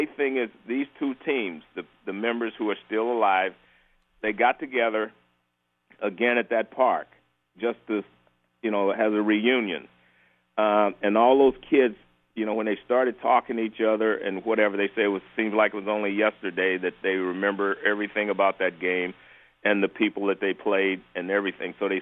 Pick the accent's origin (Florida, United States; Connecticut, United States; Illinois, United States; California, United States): California, United States; Oakland; And I was living in California. I grew up in Oakland, California.